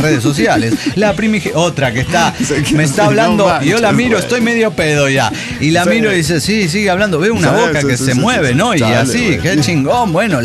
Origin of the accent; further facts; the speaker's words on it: Pucallpa, Ucayali, Peru; Un traje típico de mi ciudad natal.